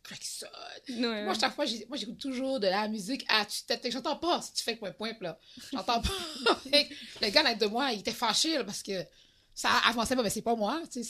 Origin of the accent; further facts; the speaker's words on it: Rivière-des-Prairies, Quebec, Canada; Et puis, j'ai grandi à Rivière-des-Prairies.